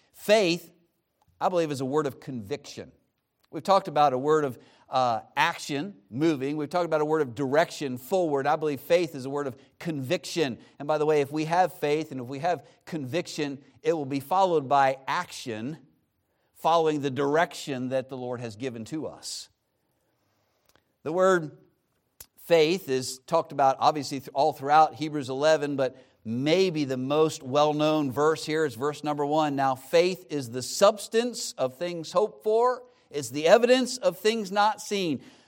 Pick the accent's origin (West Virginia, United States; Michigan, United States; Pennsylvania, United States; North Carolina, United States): Pennsylvania, United States; York; It's a great place. I was born in York Hospital. I grew up in York.